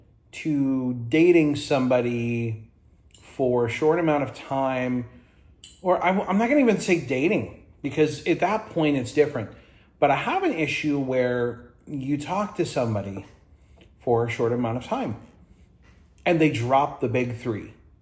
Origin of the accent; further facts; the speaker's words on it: Ireland; And I'm Irish. We eat meat and potatoes every day.